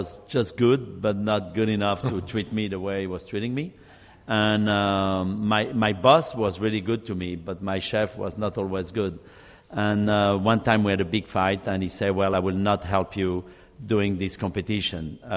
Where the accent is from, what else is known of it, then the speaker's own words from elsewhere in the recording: Lyon, Auvergne-Rhône-Alpes, France; I'm from Lyon as well.